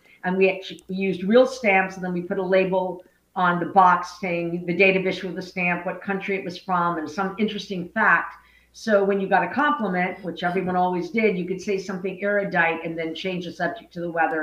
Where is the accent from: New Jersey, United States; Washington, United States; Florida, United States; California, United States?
Florida, United States; Sarasota; I grew up in Sarasota, Florida